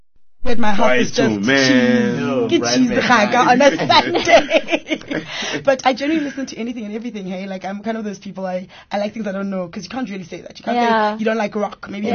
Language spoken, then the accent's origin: English; Kempton Park, Gauteng, South Africa; born and bred in Jersey, Kempton Park, born and bred. I come from a Zulu Swati mother and a Sotho father, so I'm a Zutu. But my mother is Zulu Swati, but my dad is Sotho.